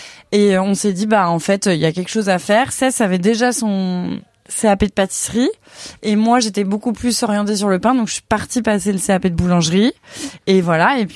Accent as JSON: {"language": "French", "town": "Lyon", "region": "Auvergne-Rhône-Alpes", "country": "France", "lives_now": "Paris, France", "said": "moi je suis lyonnaise à la base, donc Jocteur c'était un peu une petite institution quand j'étais petite."}